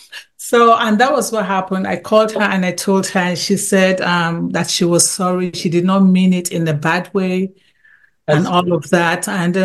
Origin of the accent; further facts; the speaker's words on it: Nigeria; from the environment I came from, being a Nigerian, there are some things we just don't say.